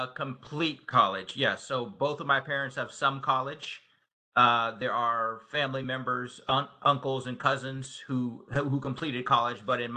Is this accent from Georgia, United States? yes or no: no; Youngstown, Ohio, United States; I'm from Youngstown, Ohio. I grew up in Youngstown, Ohio, and spent the majority of my life there.